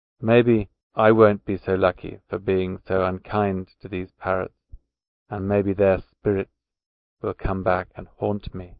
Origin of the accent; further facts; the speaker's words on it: Ireland; now in Nagoya, Japan; 20 years ago, I travelled to Pakistan. Let me tell you about the day I tried to make some money by selling parrots. This was a very bad idea, as you'll soon see. But why would an Irishman in Pakistan want to sell